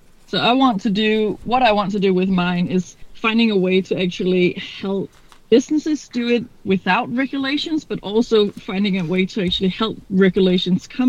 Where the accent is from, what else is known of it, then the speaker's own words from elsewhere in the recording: Capital Region of Denmark, Denmark; I grew up outside of Copenhagen, so kind of in a small town, but I have lived and gone to high school and university in Copenhagen, so I've lived both outside and inside a big city